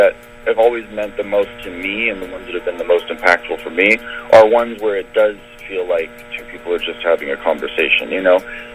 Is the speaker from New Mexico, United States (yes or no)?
no; Malibu, California, United States; I grew up in Malibu, California, right. And my parents were very much in the scene and musicians